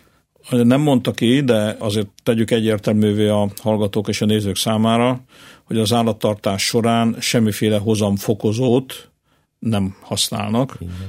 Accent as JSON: {"language": "Hungarian", "town": "Csorna", "region": "Győr-Moson-Sopron", "country": "Hungary", "tie": "born there", "said": "Tehát a tehenek, és akkor még az én szülővárosom a Csornán három felé mentek."}